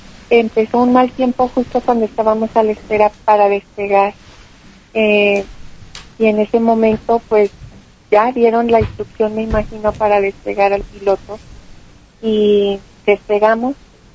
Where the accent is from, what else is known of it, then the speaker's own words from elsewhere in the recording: Durango, Mexico; now in Bogotá, Colombia; yo soy de Durango, originaria de Durango. Me dirigí allá a Bogotá porque yo resido en Bogotá.